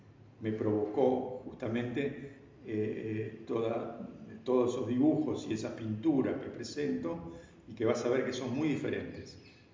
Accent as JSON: {"language": "Spanish", "region": "Montevideo", "country": "Uruguay", "tie": "born there", "said": "donde yo nací, ¿Y cuál fue? Bellavista, el barrio Bellavista en el Reducto, que era la vieja estación de trenes Bellavista."}